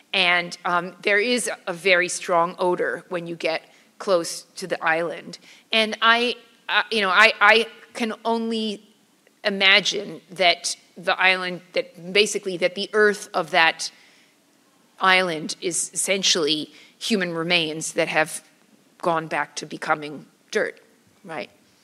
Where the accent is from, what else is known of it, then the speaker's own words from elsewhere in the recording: New York City, New York, United States; I'm a New Yorker, born, and I live there my entire life